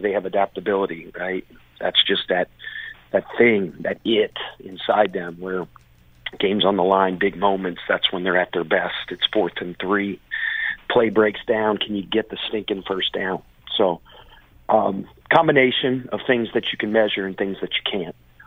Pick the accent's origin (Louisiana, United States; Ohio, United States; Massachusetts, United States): Ohio, United States; Cincinnati; I'm a baseball guy. I'm from Cincinnati.